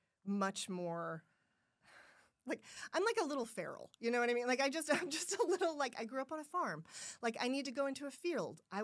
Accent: Siloam Springs, Arkansas, United States; I grew up in Siloam Springs, which is like 45 minutes.

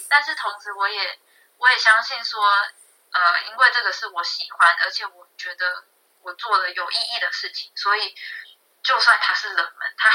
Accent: Taiwan; 我来自台湾，我在去年底从澳洲国立大学毕业，然后读的是博物馆与遗产。

